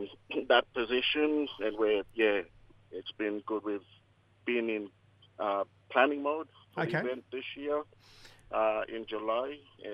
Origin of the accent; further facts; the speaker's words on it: Queensland, Australia; I'm from Yinjinu, at the very top of Cape York there. My mom, the Angamuti and Yarikana people from that region, so the northernmost point of Queensland and the Australian continent.